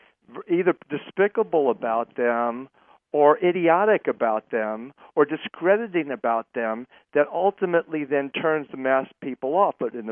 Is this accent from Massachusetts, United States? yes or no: yes; Massachusetts, United States; I'll tell you, I'm from Massachusetts. I was there when Romney made a mess as a governor of Massachusetts